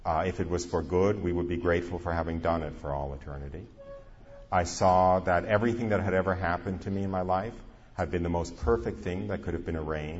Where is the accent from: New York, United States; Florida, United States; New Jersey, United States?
New York, United States; I grew up outside of New York. I was religiously Jewish.